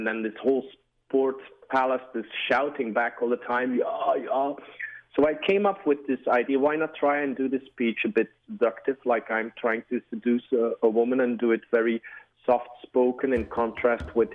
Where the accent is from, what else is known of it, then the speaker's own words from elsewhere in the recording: Belgium; I think I'm from Belgium.